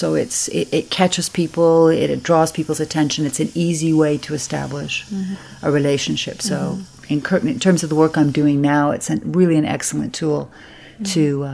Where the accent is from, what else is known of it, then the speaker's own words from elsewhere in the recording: California, United States; I grew up in California, so to a certain extent, I was aware of the need to be prepared.